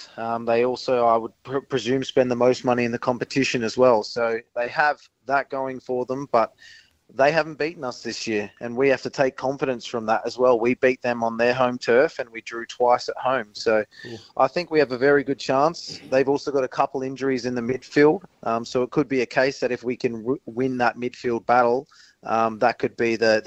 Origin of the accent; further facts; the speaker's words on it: Adelaide, South Australia, Australia; Obviously, I love being here at Adelaide. It's my hometown club, and I'm playing some excellent football here.